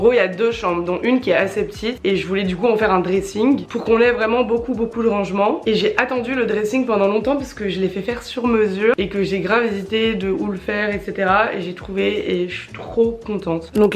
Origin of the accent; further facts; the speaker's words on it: Lyon, Auvergne-Rhône-Alpes, France; parce que je suis lyonnaise, parce qu'il y a toute ma famille, tous mes amis et parce que bah, même si je suis beaucoup à Paris pour le travail, ma vie elle est ici